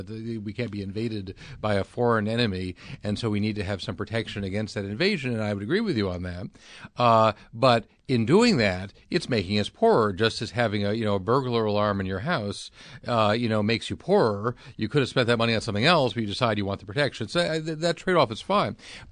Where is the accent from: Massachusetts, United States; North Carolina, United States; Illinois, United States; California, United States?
Massachusetts, United States; I'm from Massachusetts.